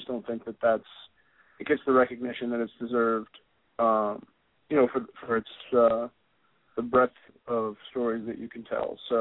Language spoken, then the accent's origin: English; Syracuse, New York, United States; because I was from Syracuse, and he was from Syracuse, and I thought that was pretty cool as a kid.